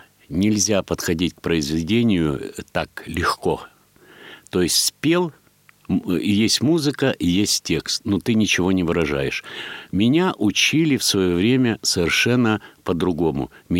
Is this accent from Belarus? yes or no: no; Ukraine; родом я с Украины. Я люблю эту страну, я люблю эту солнечную, прекрасную, теплую страну, потому что это моя родина, там мои все корни.